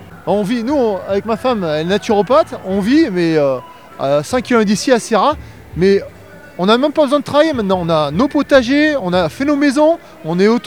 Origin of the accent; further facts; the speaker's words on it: Auvergne-Rhône-Alpes, France; je suis auvergnat avant tout. C'est cette terre, cette montagne, ce climat qui me forge.